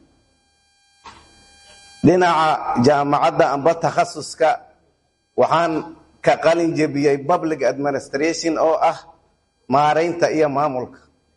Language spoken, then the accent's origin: Somali; Biicadde, Middle Shabelle, Somalia; also born or lived in Mogadishu; waxaan ku dhashay tuulada Biicadde 1970-kii.